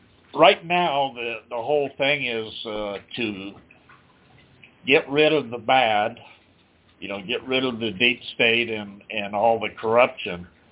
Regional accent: United States; I'm Native American myself.

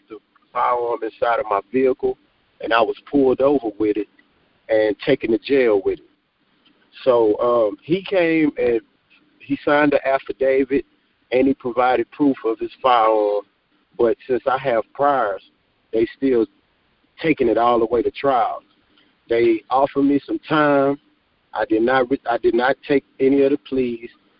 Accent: Houston, Texas, United States; I'm from Houston, Texas.

